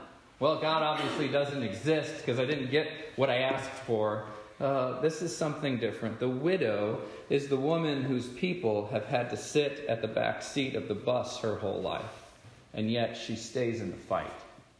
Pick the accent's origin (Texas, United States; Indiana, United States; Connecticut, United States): Texas, United States; Houston; now in Southern California, United States; we took a 2-week trip back to my hometown of Houston, Texas. Our little family of four drove out from Southern California across Interstate 10